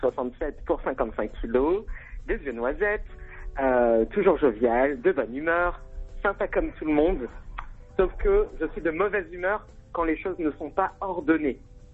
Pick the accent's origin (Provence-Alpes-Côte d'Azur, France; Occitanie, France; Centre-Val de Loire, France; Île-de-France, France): Île-de-France, France; Créteil; C'est vrai que j'ai grandi à Créteil, je suis Crestomien de naissance.